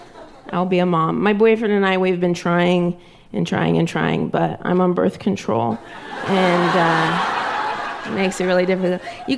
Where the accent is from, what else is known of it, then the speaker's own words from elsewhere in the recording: Ohio, United States; We grew up in Ohio, and I don't know if they're native to that land or what, but we kept them in our garage, and in the hot Ohio summers, they definitely died in there.